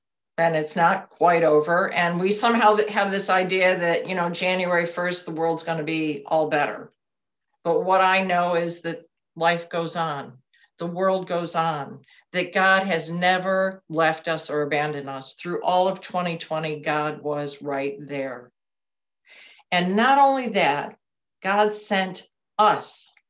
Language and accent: English; United States; Now, as an American, I don't think of the Holy Land as being the center of the universe.